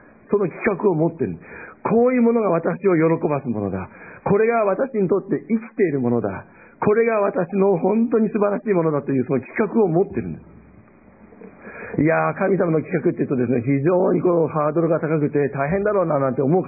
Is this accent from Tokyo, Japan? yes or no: no; Okayama, Japan; 私たち岡山県民はですね